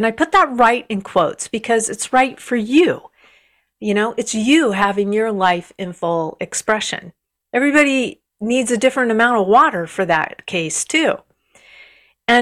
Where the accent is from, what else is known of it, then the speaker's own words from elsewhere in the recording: United States; I grew up in the United States. My mom would come down and go, "Rise and shine … " My bedroom was downstairs.